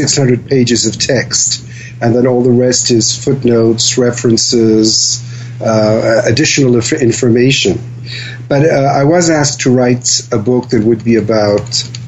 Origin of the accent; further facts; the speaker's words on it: Paris, Île-de-France, France; now in Switzerland; My father worked in Paris, and so I was raised in Paris, and then I studied in Switzerland, and somehow I've always stayed there.